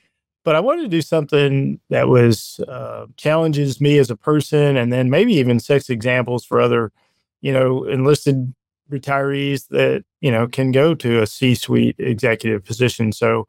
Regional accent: Alabama, United States; Grew up in Alabama, single parent home.

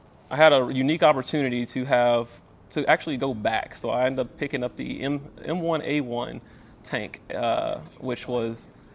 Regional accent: Marietta, Georgia, United States; from Marietta, Georgia, so I'm from the South, been here, career started here.

